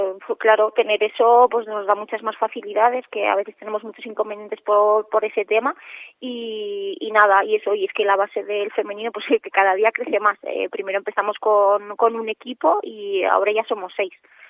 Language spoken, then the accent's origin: Spanish; Huesca, Aragon, Spain; de Huesca somos poquitas, pero las que somos de Huesca, pues eso, somos de toda la vida y siempre pues llevamos el Huesca como muy metido dentro.